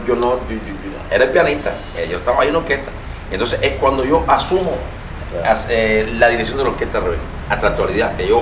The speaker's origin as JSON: {"language": "Spanish", "region": "Havana", "country": "Cuba", "tie": "born or raised there", "said": "Yo soy habanero, pero mi familia, mi mamá y mi papá son guantanameros."}